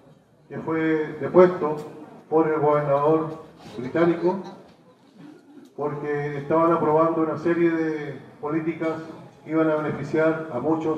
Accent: Australia; Nosotros venimos de Australia.

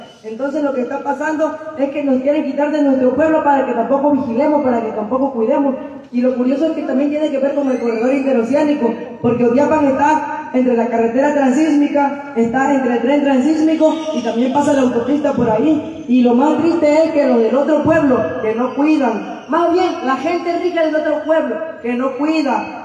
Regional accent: Veracruz, Mexico; yo vengo del sur de Veracruz y vengo a hablar un poco de lo que está sucediendo allá en nuestro territorio.

